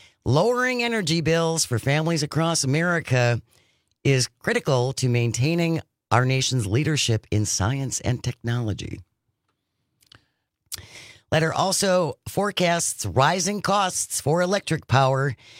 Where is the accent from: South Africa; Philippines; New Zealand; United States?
Philippines; Hello, everyone. I'm from the Philippines. Good evening here. Good morning there.